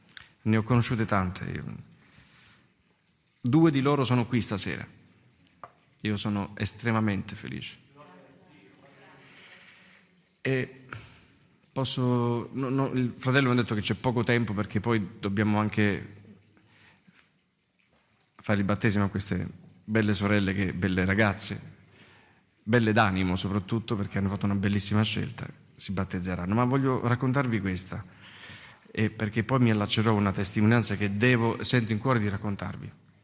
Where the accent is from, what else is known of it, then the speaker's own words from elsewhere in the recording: Messina, Sicily, Italy; Io sono messinese